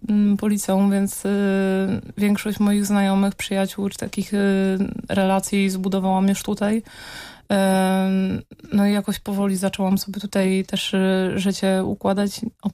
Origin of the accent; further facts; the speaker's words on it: Częstochowa, Silesian Voivodeship, Poland; moved away as an adult; now in Bydgoszcz, Poland; Ja przybyłam tu przypadkiem na studia z Częstochowy.